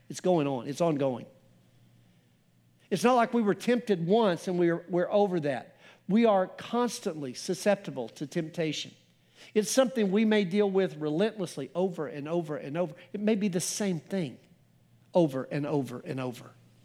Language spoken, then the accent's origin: English; Colorado, United States; We grew up fishing up in Colorado, and we didn't have enough money to fly fish, so we just stream fish.